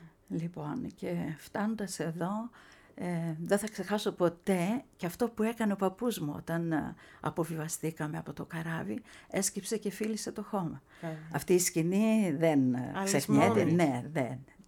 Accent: Katerini, Central Macedonia, Greece; moved away as an adult; also born or lived in Athens; now in Melbourne, Australia; Μεγάλωσα στην Κατερίνη.

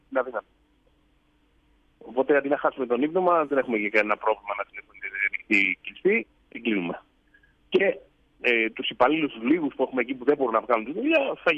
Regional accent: Greece; moved away as an adult; now in Spain; Από το 97 εγώ έφυγα από Ελλάδα και πήγα στην Ισπανία και άνοιξα το πρώτο ιδιωτικό ταβέρνα στην Ισπανία.

